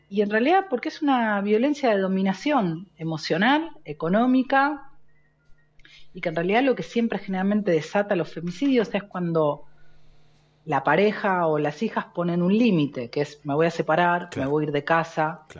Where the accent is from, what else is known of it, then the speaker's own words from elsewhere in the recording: Buenos Aires, Argentina; Yo soy porteña, entonces tenía que entender la configuración, claro, de La Plata.